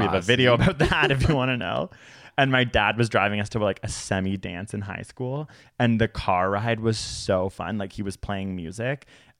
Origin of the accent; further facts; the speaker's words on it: Toronto, Ontario, Canada; In where I grew up in Toronto